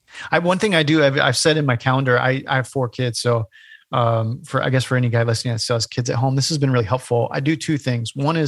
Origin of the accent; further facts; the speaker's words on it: California, United States; I grew up in California, the Bay Area.